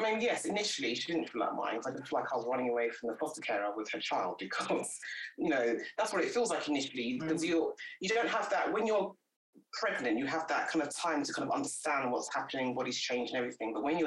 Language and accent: English; Nigeria; if I, as a Nigerian woman, took on all that culture that comes with it